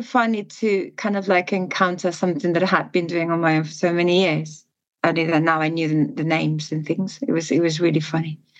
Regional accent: Oviedo, Asturias, Spain; I grew up in a little town called Oviedo in the north of Spain, in a coastal region, a mountainous region called Asturias.

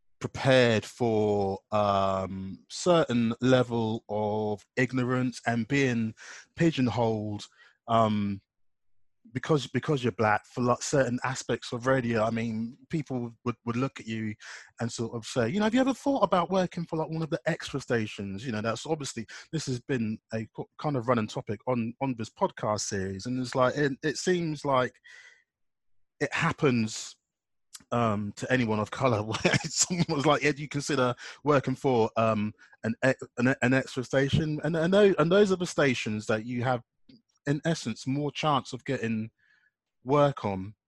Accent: Reading, South East England, United Kingdom; not just in my hometown of Reading in Berkshire, where I live

